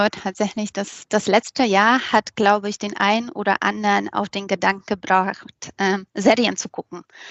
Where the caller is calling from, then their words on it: Woltersdorf, Brandenburg, Germany; Ich sitze tatsächlich im Homeoffice. Mhm. Das ist mein Hauptstandort in der letzten Zeit und befindet sich in Woltersdorf an der Schleuse in schönem Brandenburg.